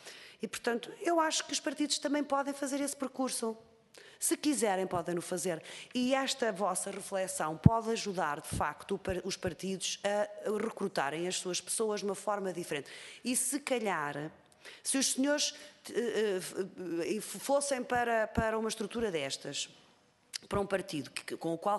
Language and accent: Portuguese; Águeda, Aveiro, Portugal; Eu sou de Águeda, sou eleita por Aveiro.